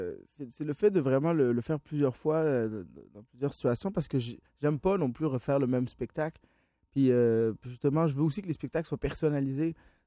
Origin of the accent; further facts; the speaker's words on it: Laval, Quebec, Canada; Moi, j'ai grandi à Laval sur une rue où toutes les maisons étaient identiques.